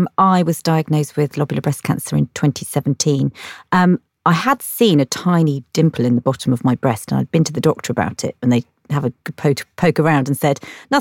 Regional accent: Brighton, South East England, United Kingdom; I'm from Brighton.

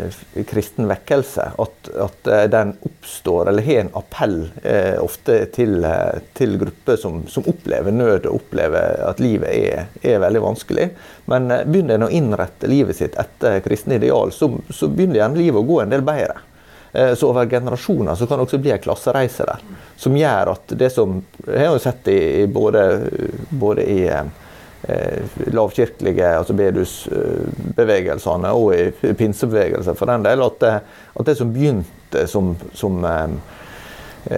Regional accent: Møre og Romsdal, Norway; now in Trondheim, Norway; selv om jeg som sunnmøring synes at selve topografien er jo litt mer sånn avdempet og mindre dramatisk da, enn det jeg vant med i mine omgivelser

